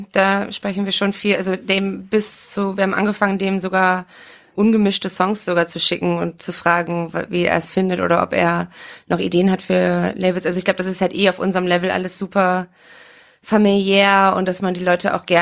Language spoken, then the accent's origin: German; Oldenburg, Lower Saxony, Germany; wir waren in Oldenburg, also quasi in meiner Heimat.